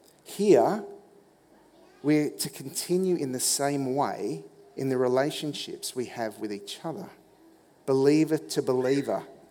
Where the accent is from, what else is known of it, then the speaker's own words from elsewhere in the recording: Sydney, New South Wales, Australia; And when I was a kid growing up in Sydney, one of my favourite birthday party or youth group outing fun parks